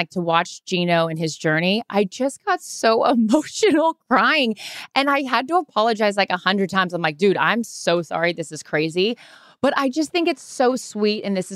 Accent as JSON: {"language": "English", "town": "Seattle", "region": "Washington", "country": "United States", "said": "So, of course, I'm from Seattle. I love, you know, what this city has done."}